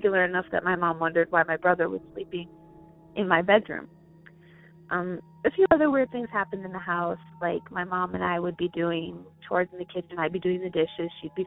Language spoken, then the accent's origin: English; Michigan, United States; now in Idaho, United States